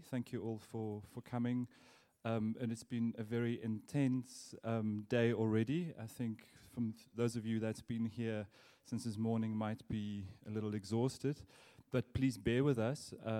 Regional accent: South Africa; now in Berlin, Germany; I'm a South African. I'm a curator of contemporary art and have been living in Berlin and Germany for the last 2.5 years.

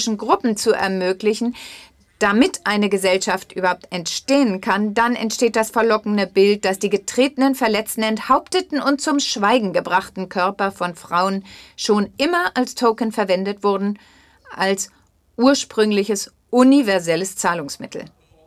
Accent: Colombia; Ich komme aus Kolumbien, Lateinamerika

